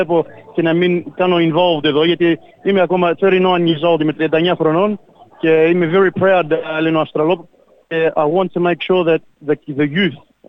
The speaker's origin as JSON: {"language": "Greek", "town": "Los Angeles", "region": "California", "country": "United States", "tie": "born or raised there", "said": "Αλλά και εγώ μεγάλωσα στο Broaden Los Angeles, είχαμε, οι γονείς μου είχαν μαγαζί στο Broaden και στο Bysford."}